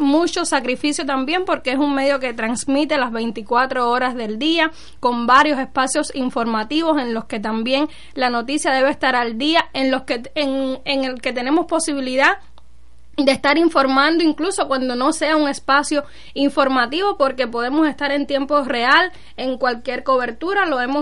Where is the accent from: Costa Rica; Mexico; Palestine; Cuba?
Cuba; Camagüey; moved away; Muchos saben que soy camagüeyana, cuando vine de mi tierra natal hacia acá